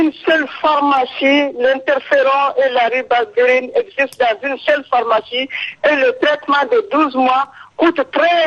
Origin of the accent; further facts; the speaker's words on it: Mali; particulièrement chez nous au Mali